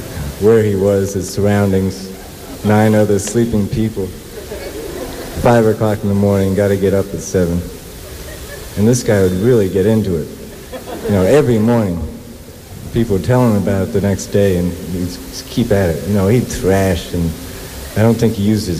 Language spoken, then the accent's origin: English; Florida, United States; I grew up in Florida and along the side of a road down there